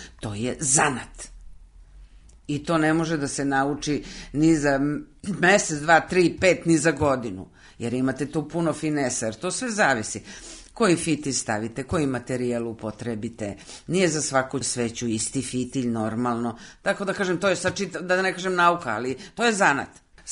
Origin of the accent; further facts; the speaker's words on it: Belgrade, Serbia; ja sam Beograđanka.